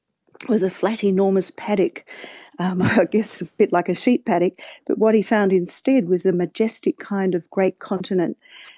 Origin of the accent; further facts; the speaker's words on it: Adelaide, South Australia, Australia; I grew up in Adelaide and used to spend my childhood trying to learn to swim in the Southern Ocean.